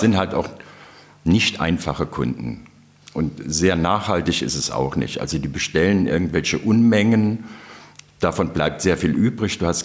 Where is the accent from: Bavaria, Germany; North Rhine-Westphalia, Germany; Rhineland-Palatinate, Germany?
Rhineland-Palatinate, Germany; now in Berlin, Germany; ich komme aus dem Hunsrück.